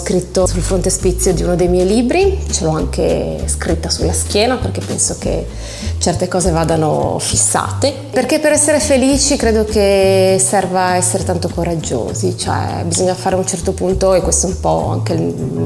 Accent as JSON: {"language": "Italian", "town": "Udine", "region": "Friuli-Venezia Giulia", "country": "Italy", "tie": "born or raised there", "said": "Io sono nata a Udine, sono sempre vissuta qua e penso che Udine sia il mio nido, fondamentalmente non mi sono mai spostata, sono molto stanziale."}